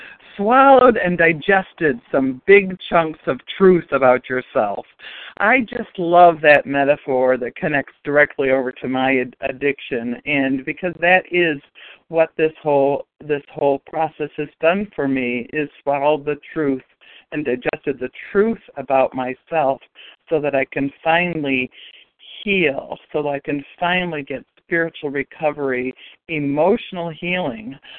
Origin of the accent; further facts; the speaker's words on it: New York, United States; just for today, and I'm from Western New York.